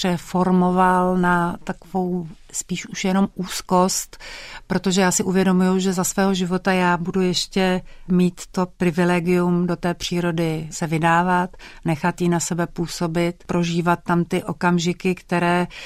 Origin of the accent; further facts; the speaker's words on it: Prague, Czechia; já jsem vyrůstala v Rušné pražské čtvrti